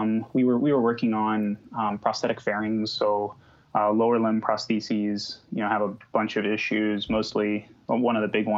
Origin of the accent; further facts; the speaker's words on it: Illinois, United States; also born or lived in Texas; I grew up in Illinois and went to school in Texas, and then I eventually landed in the Bay Area